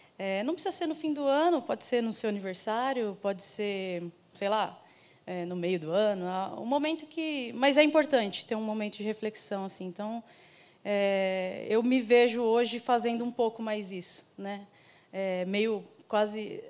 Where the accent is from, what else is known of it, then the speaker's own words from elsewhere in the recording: São Paulo, Brazil; Eu sou paulistana, nasci, cresci, moro aqui desde sempre. Meus pais são mineiros.